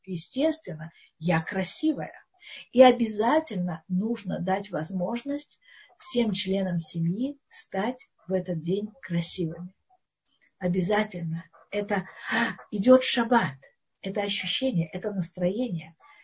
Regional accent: Moscow, Russia; мы же из Москвы, из России, мы не, так сказать, горские евреи

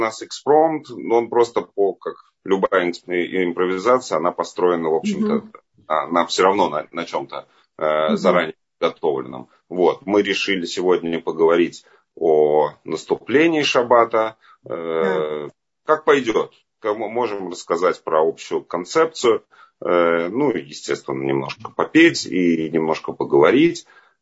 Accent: Moscow, Russia; Я живу в Москве большую часть своей жизни. Я родился в Москве. Я учился тоже большую часть в Москве, но немножко учился тоже в Израиле, немножко учился в Америке.

